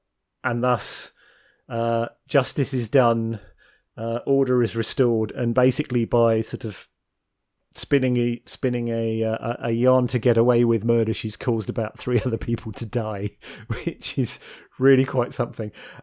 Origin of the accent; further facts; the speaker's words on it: United Kingdom; watching it as a Brit.